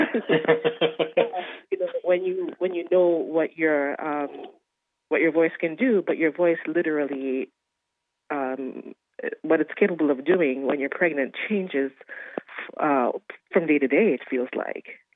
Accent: Dominica; I grew up in the Caribbean and had learned everything by ear and sang with my community.

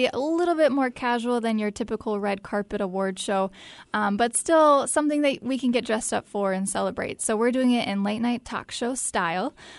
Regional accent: Bismarck, North Dakota, United States; also born or lived in Minneapolis; Yeah, so I grew up in Bismarck. I'm a Bismarck native. And then I went to Minneapolis to study graphic design, and I thought that was going to be my home.

